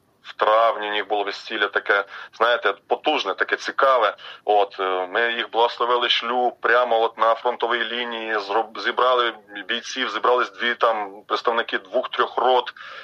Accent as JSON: {"language": "Ukrainian", "region": "Odesa Oblast", "country": "Ukraine", "tie": "born or raised there", "said": "зараз я на Донбасі, як я там родом з Одещини"}